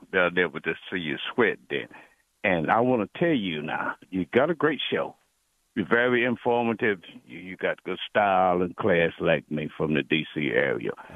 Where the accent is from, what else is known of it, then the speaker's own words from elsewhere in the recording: North Carolina, United States; moved away as an adult; now in Washington, United States; I'm from North Carolina, Tobacco Road, but I came here to D.C. I've been here for 50 years.